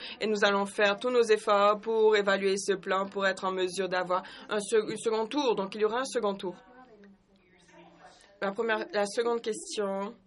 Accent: Brazil; Je suis du Brésil, je vais au Brésil et .br est partout.

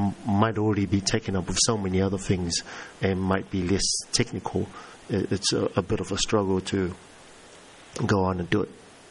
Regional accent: Niue; from Niue, Pacific Islands.

